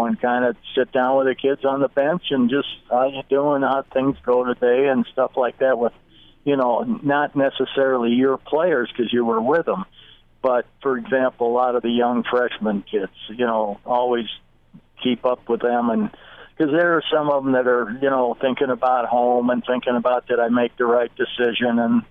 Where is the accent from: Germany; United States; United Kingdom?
United States; Chicago, Illinois; I'm from Chicago, and at every time that, you know, it got that hot, we would all walk outside.